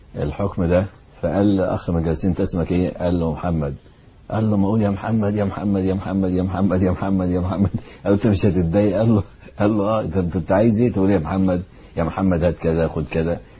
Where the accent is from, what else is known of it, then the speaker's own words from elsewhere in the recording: Alexandria, Alexandria Governorate, Egypt; اللي هو قيم الدعوة عندنا في اسكندرية